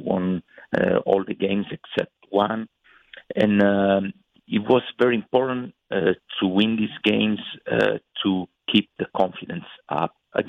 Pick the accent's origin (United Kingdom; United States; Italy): Italy; Yeah, I come from Italy.